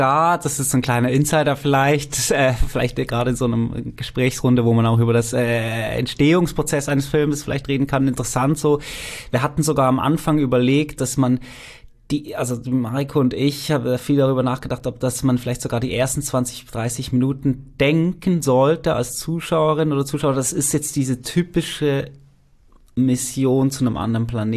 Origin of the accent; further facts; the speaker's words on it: Switzerland; ich bin Schweizer, ich kenne die Schweizer Berge sehr gut